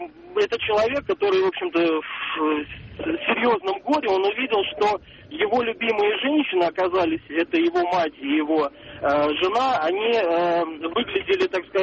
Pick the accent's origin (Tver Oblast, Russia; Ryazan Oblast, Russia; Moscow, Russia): Moscow, Russia; я из Москвы.